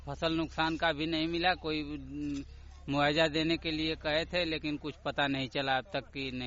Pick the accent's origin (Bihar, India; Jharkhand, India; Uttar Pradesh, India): Uttar Pradesh, India; Dhohra; हम गाजीपुर जिला के रहने वाले हैं, ग्राम ढोहरा कोष्टक में रहते हैं।